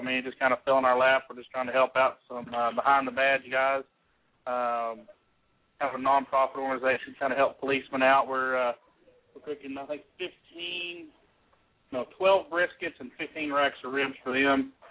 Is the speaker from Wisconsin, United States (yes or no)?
no; Plainview, Texas, United States; now in Lubbock, United States; my daughter goes to Monterey High School in here in Lubbock, and of course, you know, like yourself, I'm from Plainview and stuff like